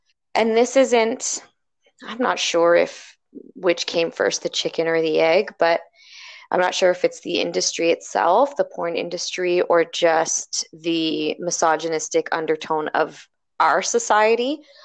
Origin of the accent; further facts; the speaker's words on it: Toronto, Ontario, Canada; I'm from Toronto. I am 35 years old, and I identify as female.